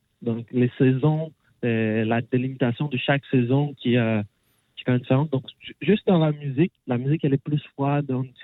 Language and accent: French; Recife, Pernambuco, Brazil; moi, je viens de Recife. Recife, c'est une ville au Brésil. On en reste, donc proche de la plage. J'étais beaucoup à la plage. C'est plus haut, donc proche de l'équateur.